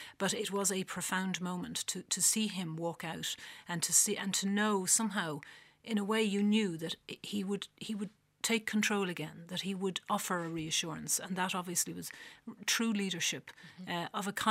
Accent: Ireland; most of us growing up in Ireland would have been aware of apartheid.

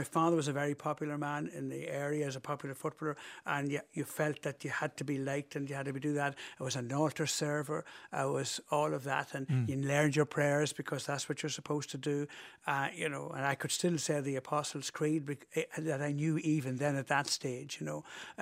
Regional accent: Northern Ireland, United Kingdom; I was from the country going into a town, you know. I was from Fermanagh going into Tyrone.

